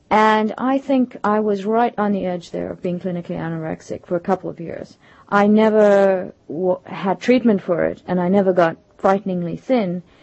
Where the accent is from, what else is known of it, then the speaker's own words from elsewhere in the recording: South Africa; what's interesting about growing up in South Africa relative to the novel